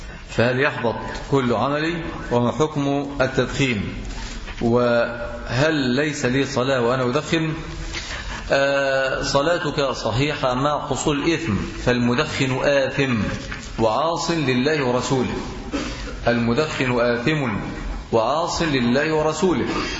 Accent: Egypt; وللأسف عندنا في مصر بننفق عشرات المليارات من الجنيهات في شرب الدخان

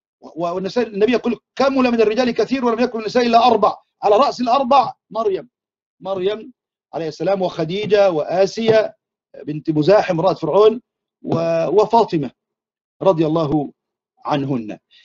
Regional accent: Egypt; وفي مثل كده بيقولوه عندنا في الريف المصري

